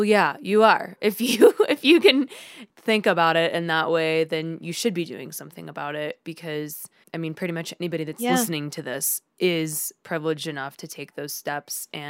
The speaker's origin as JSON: {"language": "English", "town": "Wichita", "region": "Kansas", "country": "United States", "said": "especially since I'm from Wichita, Kansas, which is home of the Koch brothers, Koch Industries"}